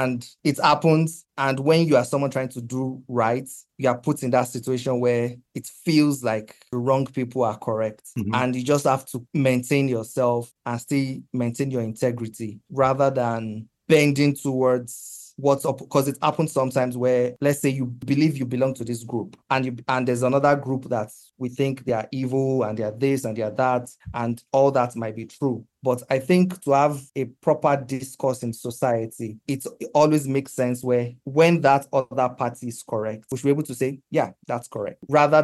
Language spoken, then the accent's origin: English; Nigeria; It happens too as a Nigerian.